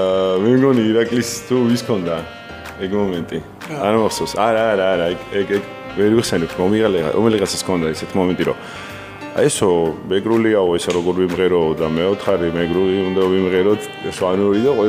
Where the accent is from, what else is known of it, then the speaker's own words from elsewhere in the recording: Poti, Samegrelo-Zemo Svaneti, Georgia; also born or lived in Sokhumi; შემდეგ სოხუმში დავიბადე მე, აფხაზეთში, ჩვენს ულამაზეს და მოსაყვარლეს მხარეში. ომის შემდეგ ფოთში მოგვიწია ცხოვრება.